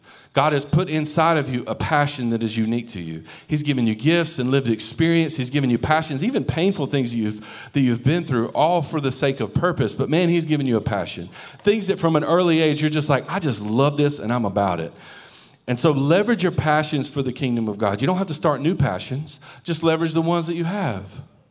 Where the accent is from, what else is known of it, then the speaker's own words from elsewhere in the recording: Stepney, Connecticut, United States; I grew up in Stepney. I grew up in this little town. Beautiful. Loved it.